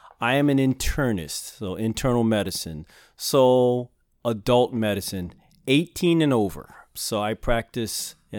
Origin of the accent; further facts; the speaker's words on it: Brooklyn, New York, United States; now in Buffalo, United States; Well, as you can probably tell from my little accent, I'm originally from Brooklyn. And I came here to Buffalo to go to medical school back in 1984 at UB.